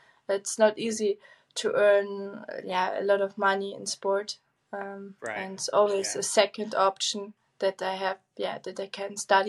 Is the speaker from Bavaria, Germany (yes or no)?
no; Kassel, Hesse, Germany; English is a second language; I did my final exams in 2021, and I did it in my hometown in Kassel.